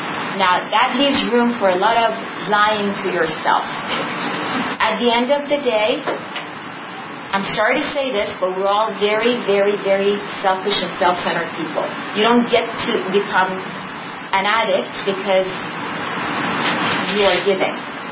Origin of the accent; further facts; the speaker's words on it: Boston, Massachusetts, United States; from Boston over here.